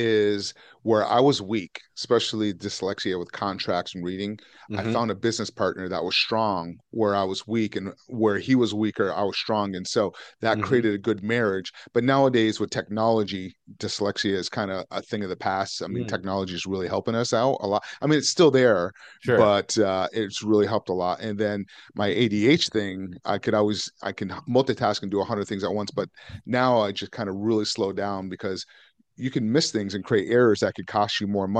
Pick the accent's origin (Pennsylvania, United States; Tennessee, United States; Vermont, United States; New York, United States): Vermont, United States; I grew up in Vermont, so it was really cold.